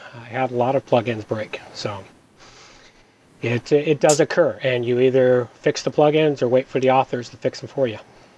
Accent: Victoria, British Columbia, Canada; After all, I'm from Victoria, the opposite end of the coast from you.

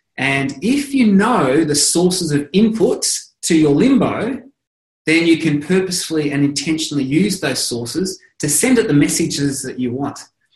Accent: Australia; I'm Australian. But you got to realize that, you know, we Australians, we arose as a nation of convicts that got sent here from all other parts of the world.

